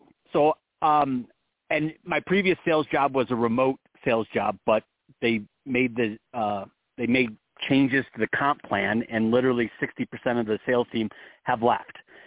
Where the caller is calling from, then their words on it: Arizona, United States; I am in Northern Arizona.